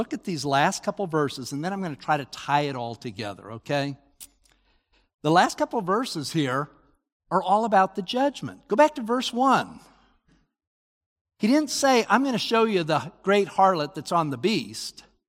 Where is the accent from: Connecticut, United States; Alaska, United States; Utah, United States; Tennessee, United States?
Utah, United States; Of course, I'm from Utah, and my definition of a mountain is far different.